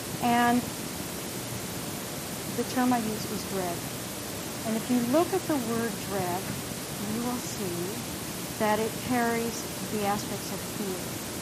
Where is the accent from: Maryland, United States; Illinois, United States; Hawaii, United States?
Hawaii, United States; I was born and raised in Hawaii.